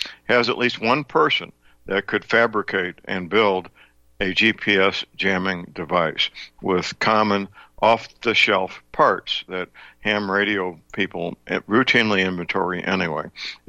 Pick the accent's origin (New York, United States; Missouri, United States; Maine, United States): Missouri, United States; St. Louis; You can't live in my hometown, St. Louis, Missouri, and not know people connected to Boeing aircraft